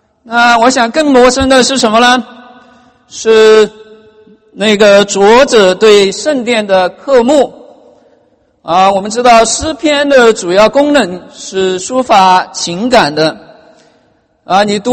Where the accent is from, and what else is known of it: China